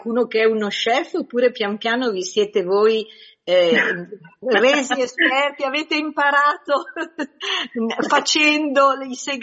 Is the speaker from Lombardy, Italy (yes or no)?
yes; Varese, Lombardy, Italy; Innanzitutto parliamo di Varese, siamo di Varese